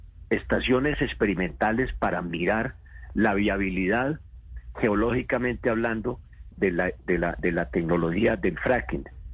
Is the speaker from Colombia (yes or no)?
yes; Colombia; esa es la hoja de ruta que uno esperaría como colombiano que se respete y se siga